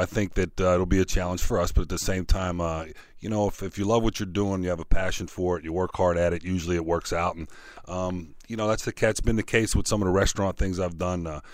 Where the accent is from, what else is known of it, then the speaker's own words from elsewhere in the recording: Pittsburgh, Pennsylvania, United States; Yeah, I grew up in Pittsburgh in a very ethnic neighborhood, and I had cousins and my great-grandfather.